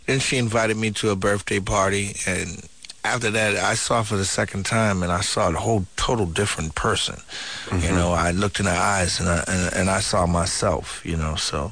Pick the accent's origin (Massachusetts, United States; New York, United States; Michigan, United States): Massachusetts, United States; Boston; I'm from Boston.